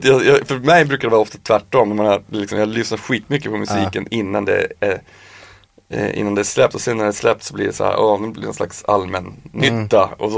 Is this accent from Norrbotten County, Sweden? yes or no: yes; Norrbotten County, Sweden; moved away; Sen så är jag ju också såklart partisk för att jag är från Norrbotten.